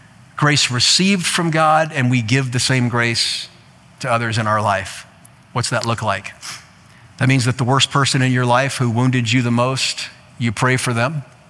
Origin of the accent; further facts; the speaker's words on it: Iowa, United States; but I'm from Iowa. We don't, you know, tornadoes are a Tuesday around here.